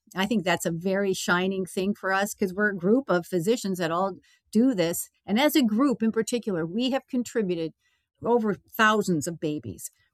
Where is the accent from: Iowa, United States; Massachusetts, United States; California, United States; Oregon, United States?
California, United States; Los Angeles; I grew up in the Los Angeles area, and I grew up